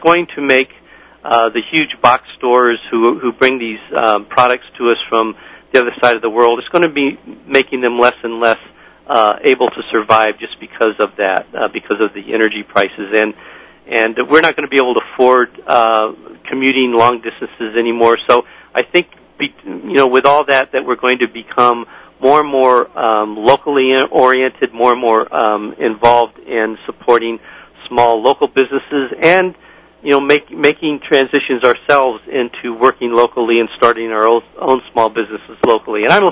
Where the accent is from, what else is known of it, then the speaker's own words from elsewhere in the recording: Miami, Florida, United States; I grew up in Miami, Florida, and got my first job when I was a senior in high school, and, you know, Miami is very hot and humid